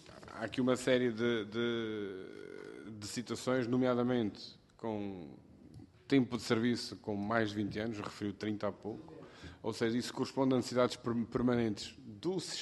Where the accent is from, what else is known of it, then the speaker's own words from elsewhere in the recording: Porto, Portugal; não sou do Porto, mas sou do distrito de Porto e é lá perto de Penafiel